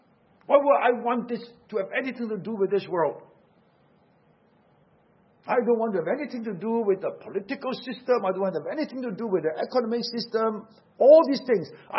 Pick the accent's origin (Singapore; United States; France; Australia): Singapore; I may look like a Chinese, but I am not a China Chinese. I am a Singaporean.